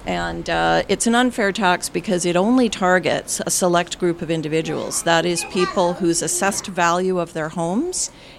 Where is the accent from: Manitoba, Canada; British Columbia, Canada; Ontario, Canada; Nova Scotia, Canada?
British Columbia, Canada; Vancouver; I'm a teacher. I was born and raised in Vancouver. I lived here all my life, so I've seen a lot of changes taking place in the city.